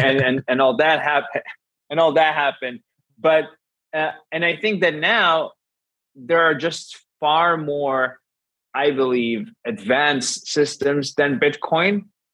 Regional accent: Israel; English is a second language; I'm sorry, I'm from Israel. I don't even understand how you do that.

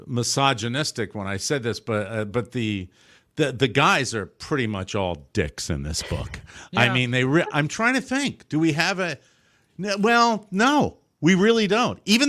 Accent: Florida, United States; We could do that where I'm from Southwest Florida.

